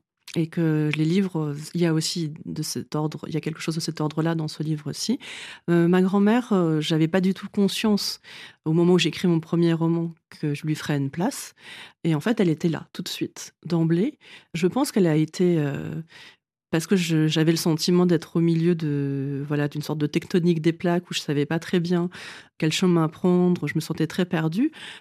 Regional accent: France; Moi, je suis française aussi parce que je dirais que ma patrie, ma place, ma maison, c'est le français. Sinon, je suis une étrangère sur beaucoup de plans. J'ai l'air d'une étrangère, j'ai des origines étrangères.

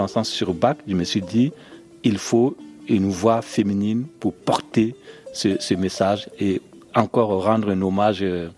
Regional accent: Bobo-Dioulasso, Hauts-Bassins, Burkina Faso; French is a second language; Moi, j'ai grandi au village en Afrique, à Léguéma, à Bobo Dioulasso.

